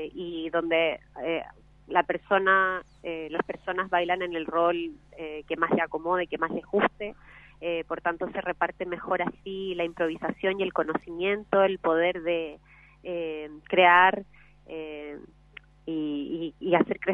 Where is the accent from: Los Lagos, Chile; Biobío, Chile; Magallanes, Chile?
Magallanes, Chile; Punta Arenas; now in Buenos Aires, Argentina; nosotras vivimos allá, yo soy de Punta Arenas, ella es de Capital Federal, Punta Arenas, Chile, y nos encontramos allá cuando yo me fui a vivir a Buenos Aires